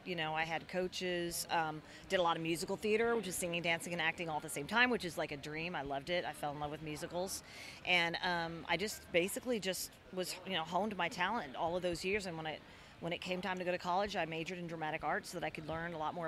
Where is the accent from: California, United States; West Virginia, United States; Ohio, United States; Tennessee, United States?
Tennessee, United States; Memphis; moved away; I am a Tennessee girl. I'm originally from Memphis. So this is my first appearance in Tennessee in almost a year.